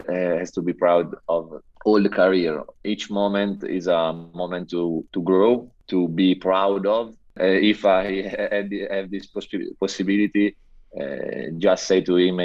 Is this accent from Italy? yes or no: yes; Italy; English is a second language; moved away as an adult; also born or lived in Derby, United Kingdom; just because I want to come back to my hometown and finish my career in Italy.